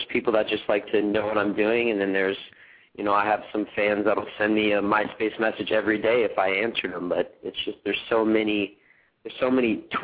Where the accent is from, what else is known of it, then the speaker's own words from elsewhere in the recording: Kansas, United States; I'm from Kansas originally, so my grandma's got a nickname that we've called her since we were little kids.